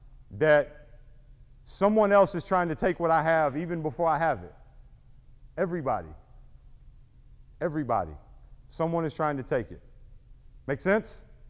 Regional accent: Kentucky, United States; Are they just telling me no because I'm from Eastern Kentucky?

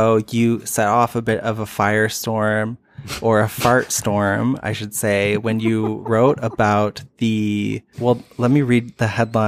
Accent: Nova Scotia, Canada; now in Toronto, Canada; I live in Toronto, but I'm from the East Coast. I grew up in the Maritimes in Nova Scotia

